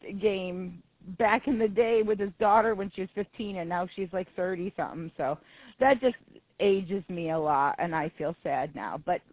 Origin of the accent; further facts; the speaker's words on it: Buffalo, New York, United States; And, you know, that's my hometown team, so I do appreciate them.